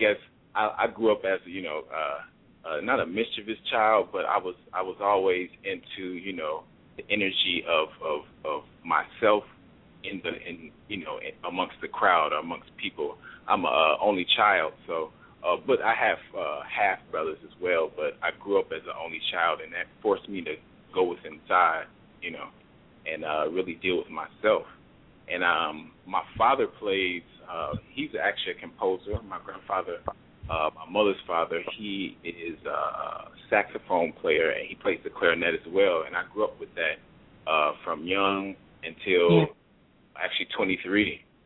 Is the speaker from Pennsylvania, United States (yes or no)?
no; Chicago, Illinois, United States; now in Wisconsin, United States; Wisconsin, when I was 18. And he still had equipment that I could use that he brought up there, because we're originally from Chicago.